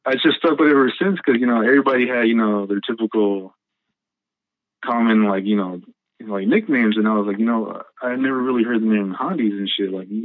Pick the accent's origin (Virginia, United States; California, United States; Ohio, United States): California, United States; Oakland; People I grew up with in Oakland, they know me as